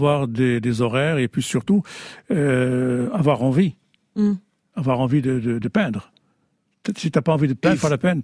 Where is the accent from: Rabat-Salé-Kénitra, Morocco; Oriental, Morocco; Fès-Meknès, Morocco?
Fès-Meknès, Morocco; Fez; c'est son originalité qui m'a rappelé ma ville natale, Fès.